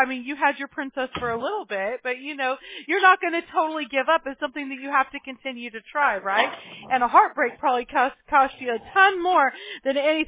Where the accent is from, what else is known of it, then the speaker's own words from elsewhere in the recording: Mobile, Alabama, United States; born there; I was born in Alabama. I was born in Mobile.